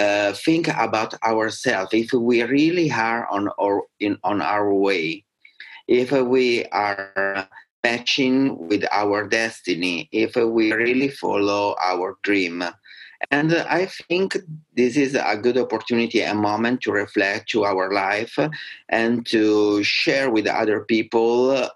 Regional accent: Marche, Italy; English is a second language; And with my husband, I have created fundraising with GoFundMe for my hometown region, is Marche. It's a very poor region because it's full of story, is the place which was birthed the Renaissance.

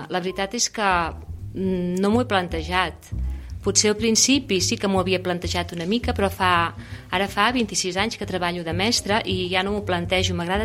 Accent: Tona, Catalonia, Spain; jo sóc d'Osona, sóc de Tona, i vaig estudiar la carrera a Vic.

